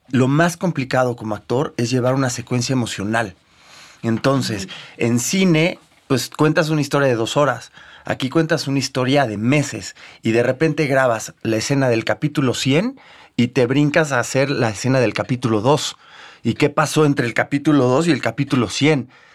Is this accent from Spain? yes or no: no; Mexico; Es parte de nuestra cultura, es parte de lo que somos como mexicanos